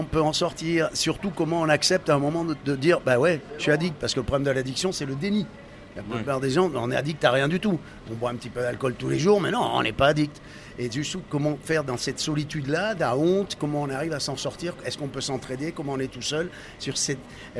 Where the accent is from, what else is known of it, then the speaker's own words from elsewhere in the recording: Nouvelle-Aquitaine, France; now in Paris, France; Je suis du Pays Basque, moi.